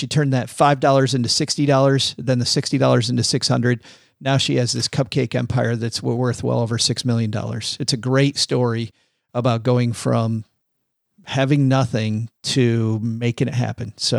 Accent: Detroit, Michigan, United States; since the time Ally's based in Detroit, I'm from Detroit.

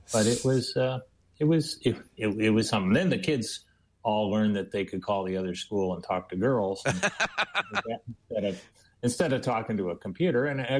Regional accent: Indiana, United States; I grew up near Chicago, northern Indiana

